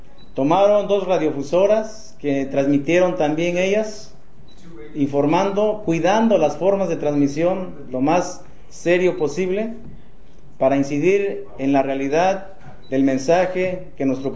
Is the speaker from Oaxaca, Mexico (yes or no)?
yes; Oaxaca, Mexico; now in United States; no solamente en Oaxaca. Nosotros como magisterio oaxaqueño somos la parte muy importante